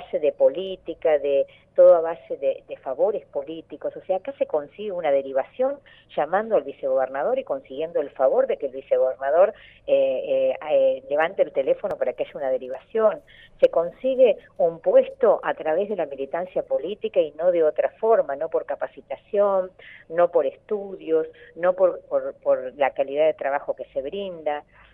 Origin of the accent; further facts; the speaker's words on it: Santa Cruz, Argentina; moved away; cuando yo me fui de Santa Cruz a estudiar, dejé una Santa Cruz.